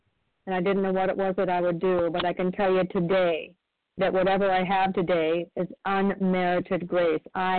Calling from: Oregon, United States

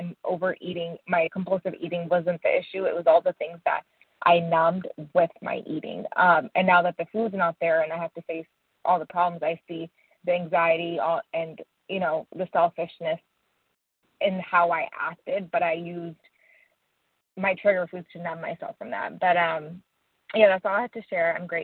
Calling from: Tampa, Florida, United States; I'm calling from Tampa, Florida.

